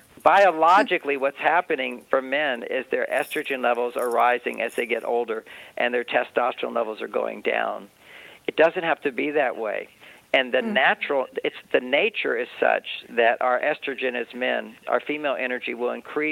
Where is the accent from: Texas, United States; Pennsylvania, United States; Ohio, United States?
Texas, United States; I grew up in Texas, you know.